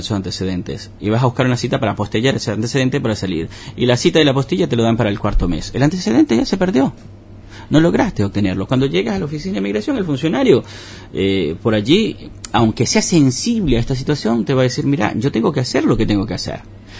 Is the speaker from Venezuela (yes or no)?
yes; Venezuela; moved away; Nosotros somos venezolanos y peleamos por nuestros derechos.